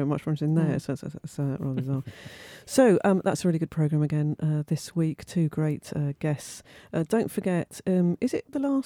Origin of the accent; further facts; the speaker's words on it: United Kingdom; because we're British, we don't want to look like an idiot